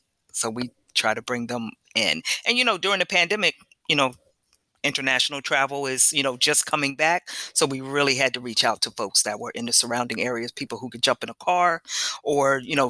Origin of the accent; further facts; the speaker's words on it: New Jersey, United States; So not only do we do New York, I'm from New Jersey.